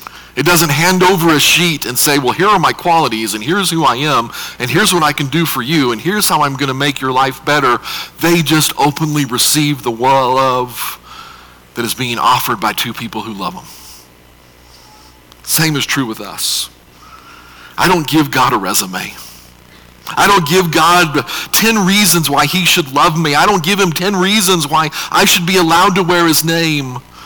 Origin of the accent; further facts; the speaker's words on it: Utah, United States; because I grew up in Utah.